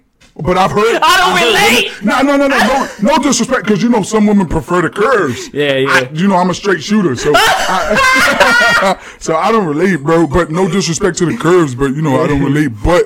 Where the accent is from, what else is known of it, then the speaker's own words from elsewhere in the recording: Bronx, New York, United States; also born or lived in Harlem; definitely born and raised from the Bronx. I grew up pretty much in Harlem.